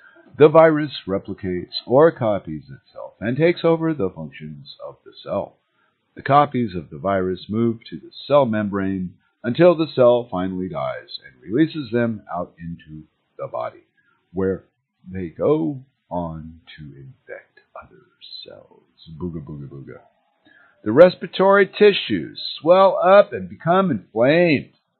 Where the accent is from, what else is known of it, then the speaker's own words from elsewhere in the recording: United States; You know, I'm an American, by God.